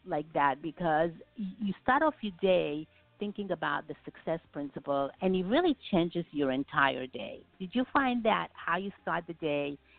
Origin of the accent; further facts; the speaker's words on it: Brooklyn, New York, United States; being that I grew up in Brooklyn, the Bronx was almost like another country to me.